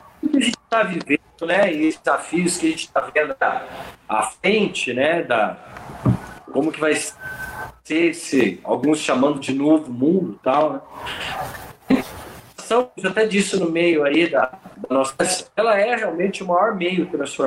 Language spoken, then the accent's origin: Portuguese; São José dos Campos, São Paulo, Brazil; E aí, então, eu cresci aqui em São José dos Campos.